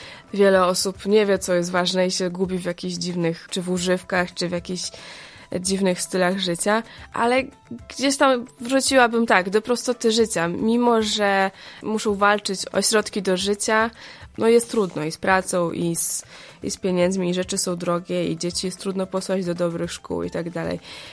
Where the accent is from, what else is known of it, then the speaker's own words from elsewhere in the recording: Winów, Opole Voivodeship, Poland; jestem z Winowa, skończyłam psychologię na Uniwersytecie Opolskim